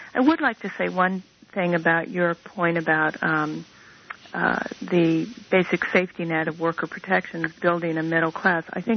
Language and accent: English; the South, United States; Now, I'm from the South, too.